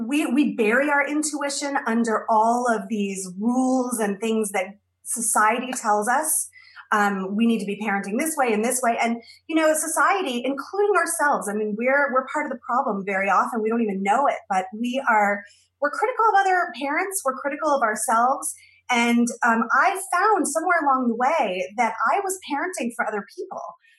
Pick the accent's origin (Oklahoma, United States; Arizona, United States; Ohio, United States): Arizona, United States; Phoenix; Even when I was growing up, there was, I grew up in Phoenix, but there was a Jewish community